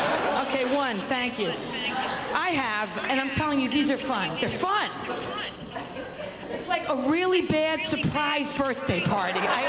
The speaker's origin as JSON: {"language": "English", "town": "Cleveland", "region": "Ohio", "country": "United States", "said": "I'm not even from here. I'm visiting from Cleveland."}